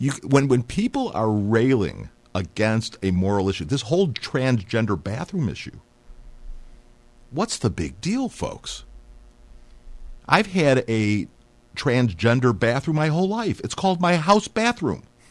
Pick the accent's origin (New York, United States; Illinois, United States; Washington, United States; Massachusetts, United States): Illinois, United States; moved away; And what is it with Illinois? My former home state. Well, it was my home state, my boyhood state.